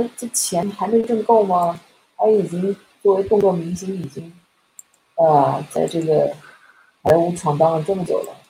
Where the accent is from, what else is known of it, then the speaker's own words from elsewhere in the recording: northern China, China; 作为一个北方人来说